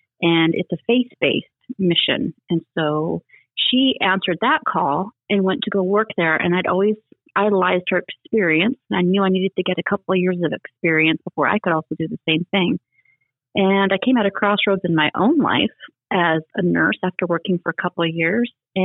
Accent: Edmonton, Alberta, Canada; now in United States; I grew up in Edmonton, Alberta, which is in Canada

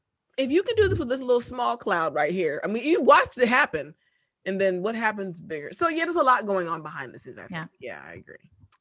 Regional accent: Maryland, United States; so I'm from Maryland, like the Maryland, DC area, we have four seasons.

